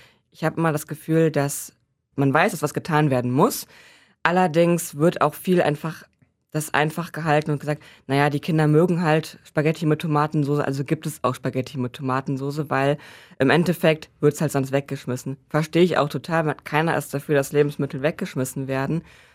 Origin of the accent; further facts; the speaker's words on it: Uerdingen, North Rhine-Westphalia, Germany; ich komme aus Uerdingen. Ich würde nicht sagen, ich komme aus Krefeld.